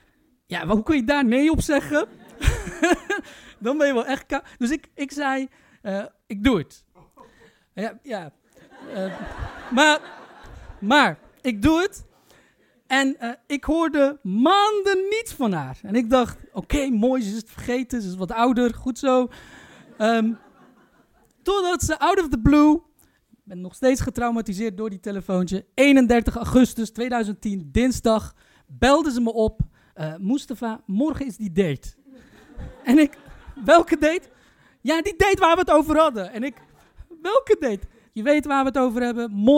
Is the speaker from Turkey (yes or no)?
yes; Turkey; De eerste is, ik ben Turks. En wij Turken hebben de ultieme blind date uitgevonden